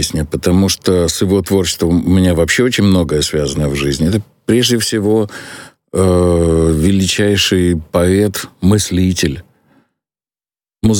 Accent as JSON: {"language": "Russian", "region": "Kyiv", "country": "Ukraine", "tie": "born or raised there", "also_born_or_lived": "Moscow / United States", "said": "Да, я коренной киевлянин вообще в нескольких поколениях."}